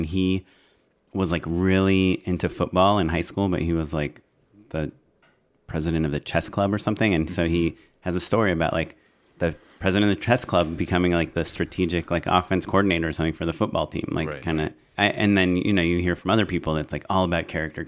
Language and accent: English; California, United States; My hometown is Orange County, in Orange County.